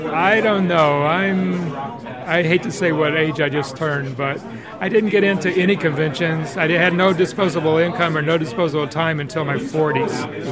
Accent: Cairo, Illinois, United States; now in Bloomington, United States; I come from Cairo, Illinois, which is the southern tip of the state.

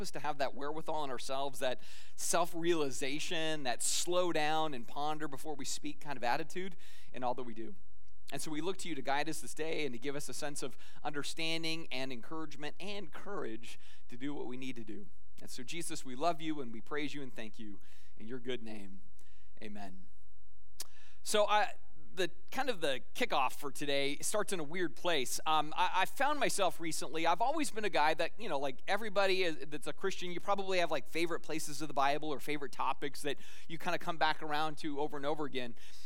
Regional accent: Arizona, United States; I grew up in Arizona. I know what waterless living is like.

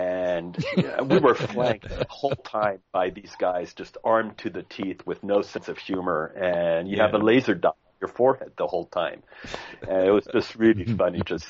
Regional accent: France; English is a second language; I grew up in France in the countryside, very, very rural. I rented, or my parents rented, a semi-detached house, which was part of a farm.

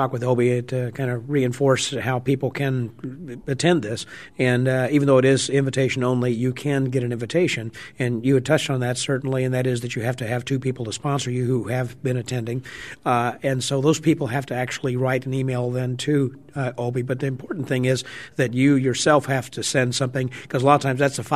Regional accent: Batavia, New York, United States; So for the Magic Word Podcast, I'm from Batavia, New York

